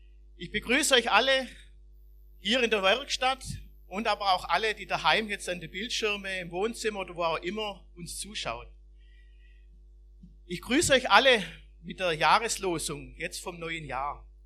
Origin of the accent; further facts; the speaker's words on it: Neckartenzlingen, Baden-Württemberg, Germany; wusste plötzlich, dass mein Platz bei den Menschen hier in Neckartenzlingen, in meinem Heimatdorf ist.